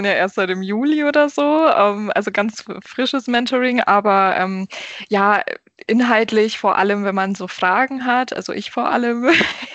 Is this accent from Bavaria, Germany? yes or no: yes; Bayreuth, Bavaria, Germany; ich komme ja aus Bayreuth